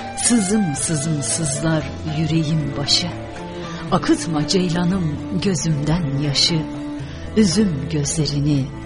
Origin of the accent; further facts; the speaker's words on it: Central Anatolia, Turkey; Yani ben bildiğiniz tipik Orta Anadolu insanıyım.